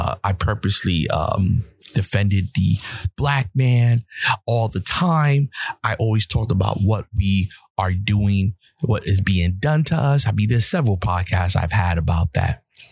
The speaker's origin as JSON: {"language": "English", "region": "New York", "country": "United States", "said": "Now, I'm a New Yorker. And if you know anything about New Yorkers, we have this very aggressive way of doing things."}